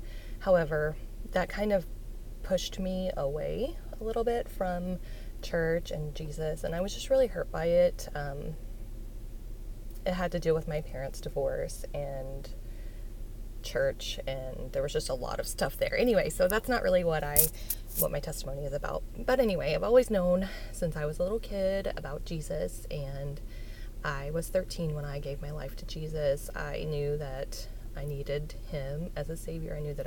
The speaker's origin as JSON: {"language": "English", "town": "Tulsa", "region": "Oklahoma", "country": "United States", "said": "I am 36 years old. I am from Tulsa, Oklahoma"}